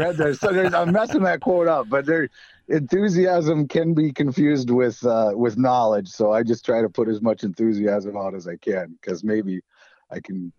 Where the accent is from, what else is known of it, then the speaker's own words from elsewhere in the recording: Wadena, Minnesota, United States; I'm not from Otter Tail County, and factually I don't even live there right now. I live a block and a half from the border, but I lived my life in Wadena and East and South.